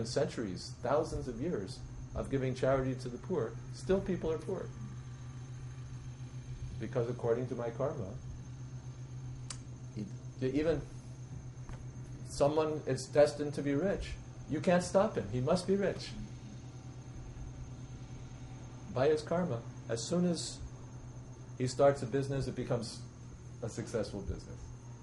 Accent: United States; you know, I grew up in America, sufficient money, sufficient everything, and suffer.

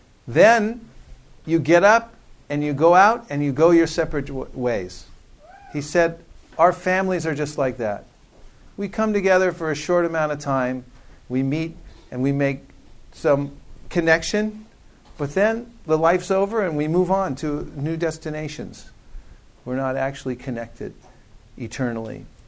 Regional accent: United States; Because those are my people. I'm an American.

